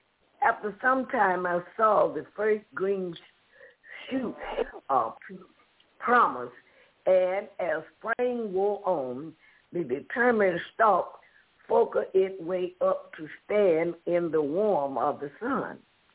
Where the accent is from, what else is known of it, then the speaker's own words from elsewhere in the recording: Ohio, United States; As a lad growing up in Ohio, I was always curious about the possibility of growing corn in our backyard.